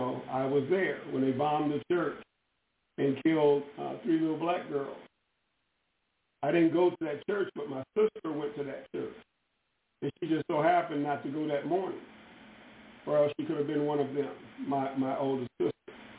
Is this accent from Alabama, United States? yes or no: yes; Birmingham, Alabama, United States; As I said, I grew up in Birmingham, Alabama, part-time, and my best friend there was white.